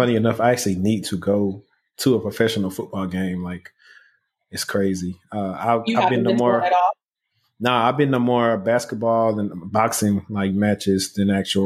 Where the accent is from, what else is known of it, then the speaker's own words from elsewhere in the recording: Louisiana, United States; I'm from Louisiana, so that's how I feel about the Saints. Like, when I was growing up, nobody liked the Saints.